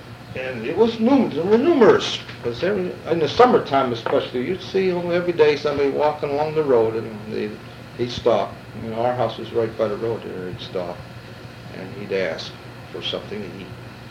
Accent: Hubbard, United States; I was born right here in Hubbard, right in this house, and on January 1st, 1925. And I grew up here, and the only time I left this area, home here, is when I was in the Army.

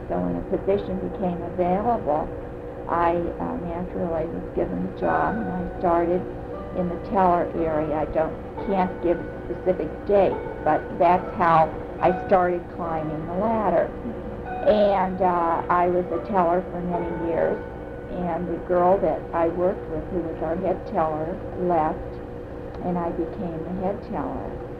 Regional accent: Youngstown, Ohio, United States; I was born and raised in Youngstown. I attended a school that no longer exists, Connelly.

